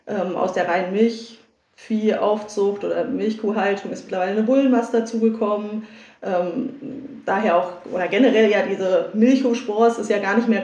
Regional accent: Niederissigheim, Hesse, Germany; Ich bin in Bruchköbel, also ich bin in Niederessigheim aufgewachsen, um genau zu sein.

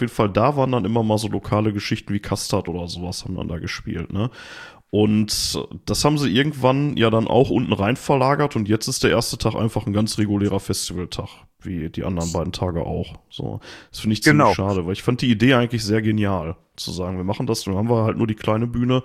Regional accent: Gelsenkirchen, North Rhine-Westphalia, Germany; born there; obwohl ich ja eigentlich gebürtiger Gelsenkirchener bin.

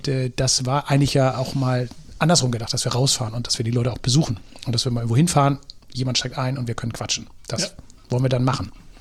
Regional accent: Drochtersen, Lower Saxony, Germany; Ich komme aus Drochtersen auf der anderen Elbseite oder Landkreis Stade

